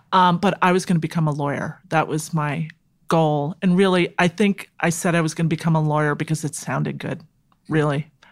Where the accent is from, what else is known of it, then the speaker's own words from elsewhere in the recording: Douglaston, New York, United States; I grew up in Douglaston